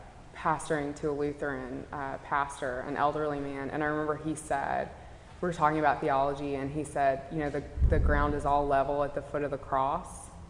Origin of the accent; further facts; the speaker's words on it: Mississippi, United States; I'm from Mississippi, where, like, my joke about Mississippi is